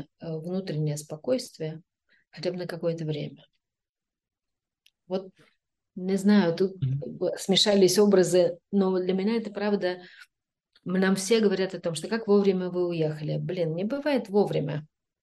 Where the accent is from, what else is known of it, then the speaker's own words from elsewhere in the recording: Smolensk, Smolensk Oblast, Russia; also born or lived in Khanty-Mansiysk / Kazan; То есть я сама из Смоленска, мой муж из Тобольска, потом мы 10 лет жили в Ханты-Мансийске, это север, потом мы жили, ну, 10 лет в Казани.